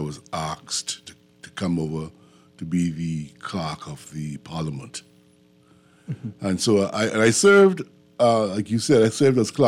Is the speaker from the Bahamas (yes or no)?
yes; Fox Hill, New Providence, Bahamas; I grew up in Fox Hill.